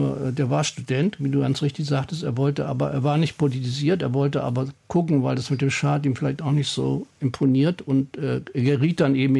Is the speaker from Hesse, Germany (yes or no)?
yes; Hesse, Germany; now in Berlin, Germany; ich war erst nach Marburg an der Lahn gegangen, das war in der Nähe meiner Heimatstadt